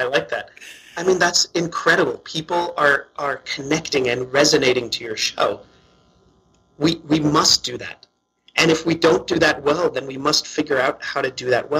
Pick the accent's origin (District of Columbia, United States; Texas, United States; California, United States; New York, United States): District of Columbia, United States; Washington; born there; I was born in Washington, D.C. Like, how more American do I need to be?